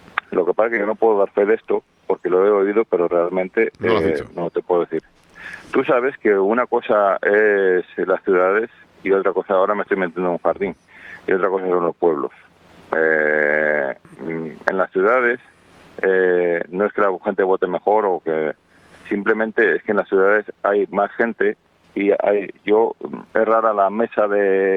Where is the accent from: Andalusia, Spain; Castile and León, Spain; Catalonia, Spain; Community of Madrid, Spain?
Castile and León, Spain; zonas de pueblos de donde yo soy, de León, pueblos pequeños, donde está la mesa para 200 habitantes